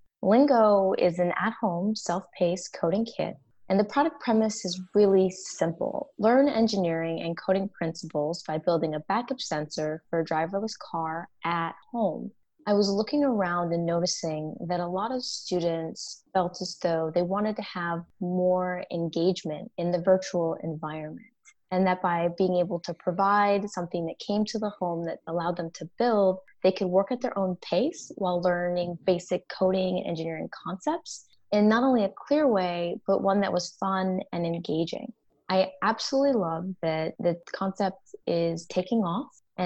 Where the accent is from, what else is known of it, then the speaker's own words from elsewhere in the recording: Ann Arbor, Michigan, United States; For me, I was educated at the University of Michigan in Michigan. I'm from Ann Arbor